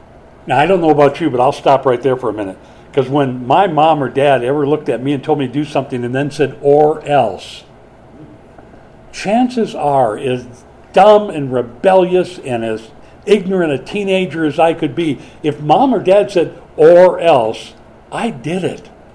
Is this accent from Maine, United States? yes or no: no; Minnesota, United States; Now, I grew up in Minnesota. I know what swarms mean.